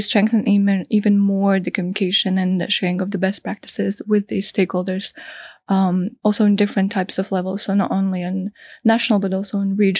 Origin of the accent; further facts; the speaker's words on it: Latvia; Yeah, so just a bit of a background, because I come from Latvia.